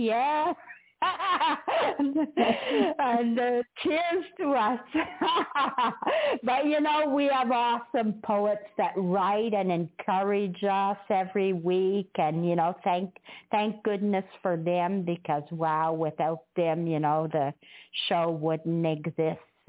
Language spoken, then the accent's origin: English; England, United Kingdom; you know, me being English.